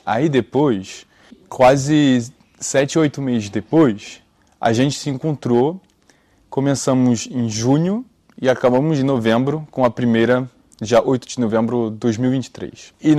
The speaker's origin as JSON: {"language": "Portuguese", "country": "Brazil", "lives_now": "France", "said": "Eu acho que, sendo brasileiro, a dança é parte da cultura, né?"}